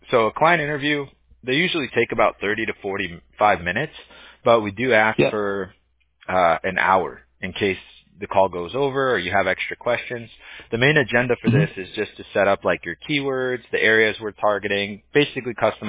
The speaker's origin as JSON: {"language": "English", "town": "Huntington Beach", "region": "California", "country": "United States", "tie": "born or raised there", "said": "Yeah, if you surf, you would love where I grew up. I'm from Huntington Beach originally, or Surf City, USA."}